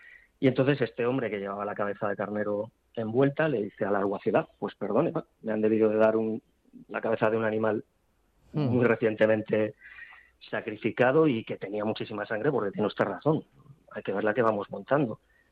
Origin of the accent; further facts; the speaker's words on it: Madrid, Community of Madrid, Spain; todos somos madrileños y licenciados en Historia o Historia del Arte.